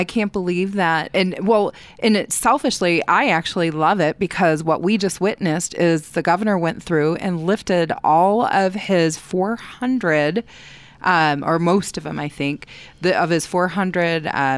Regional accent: Detroit, Michigan, United States; So I grew up in Detroit, and my grandfather used to take us to opening day at Tiger Stadium every year.

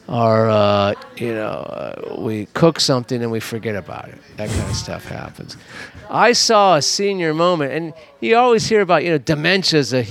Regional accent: Los Angeles, California, United States; No, growing up in Los Angeles, I never had a desire to go to Hawaii.

